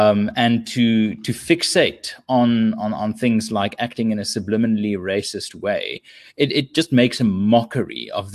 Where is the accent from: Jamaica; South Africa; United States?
South Africa; So that's the irritation, just as a South African, to think like, really, is this the way to go about it?